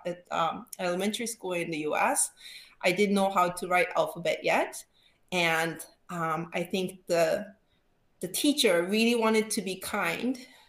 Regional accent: Japan; English is a second language; also born or lived in Detroit, United States; now in United States; in the United States for more than half my life. I'm originally from Japan, but I ended up spending some years of my childhood in Detroit, Michigan

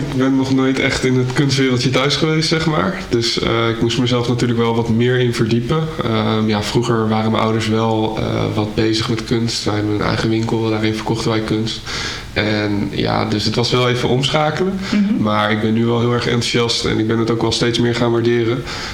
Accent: Arnhem, Gelderland, Netherlands; ik ben 23 jaar. Ik kom uit Arnhem.

